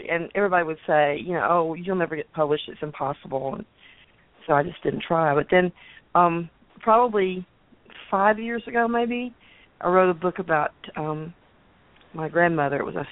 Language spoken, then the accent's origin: English; Georgia, United States; also born or lived in Virginia; I was born in Virginia and lived there until I was probably 4 or 5. And then we moved to Georgia. And I've been in, and I was in Georgia, you know, growing up.